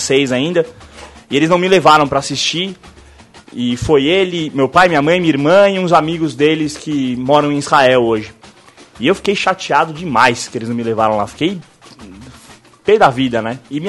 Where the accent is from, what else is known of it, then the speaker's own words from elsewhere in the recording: Brazil; Eu sou brasileiro, sou judeu, sou brasileiro e comecei a gostar de carnaval porque a cultura do meu país passava na televisão e é assim.